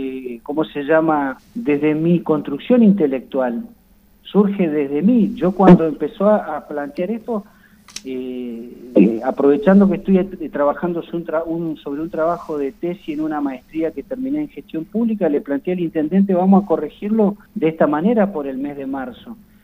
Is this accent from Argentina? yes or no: yes; Neuquén, Argentina; yo soy de Neuquén y somos 30.000, 40.000 habitantes